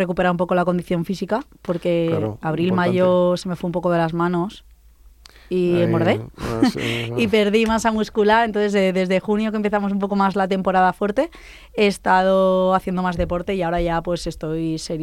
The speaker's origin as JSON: {"language": "Spanish", "town": "Valencia", "region": "Valencian Community", "country": "Spain", "tie": "born or raised there", "said": "yo siempre he estado, me he criado en la playa, soy de Valencia, desde bebé."}